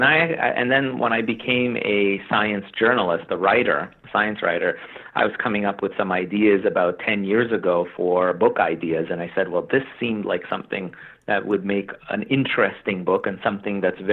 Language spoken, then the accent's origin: English; Montreal, Quebec, Canada; I mean, I'm from Canada, Montreal, Canada